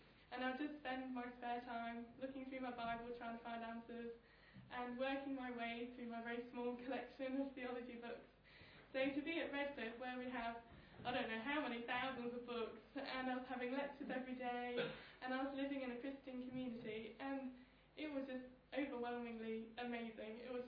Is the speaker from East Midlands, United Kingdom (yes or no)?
yes; East Midlands, United Kingdom; now in Gloucester, United Kingdom; I'm 21. I'm in my second year at Redcliffe, and I'm originally from Leicestershire. I grew up on a farm with my mum and my dad.